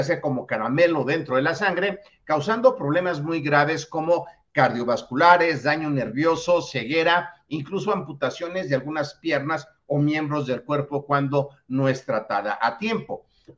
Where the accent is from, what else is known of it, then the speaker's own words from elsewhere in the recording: Mexico City, Mexico; de la Ciudad de México.